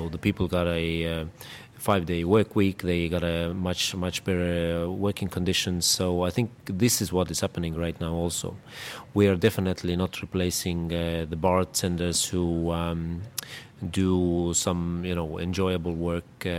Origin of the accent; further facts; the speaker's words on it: Tallinn, Harju County, Estonia; I'm from Tallinn, Estonia, and I am running a startup that builds a robot bartender.